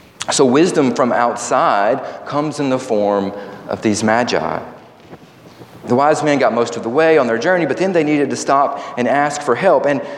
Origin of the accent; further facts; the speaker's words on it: the South, United States; I know my accent is not the best. It's hard for Southerners sometimes to speak Spanish